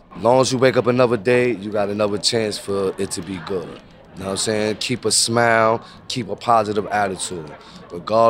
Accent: Harlem, New York, United States; I'm from Harlem, born and raised. I grew up not too far from here in the Douglas Projects. I kind of grew up poor, but you wouldn't really know it.

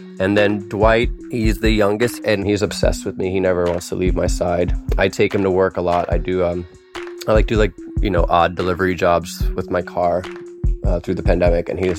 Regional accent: Kenya; Growing up in Kenya, quick backstory. When I grew up in Kenya, I was on an island off the coast, and it was a very like open, small village

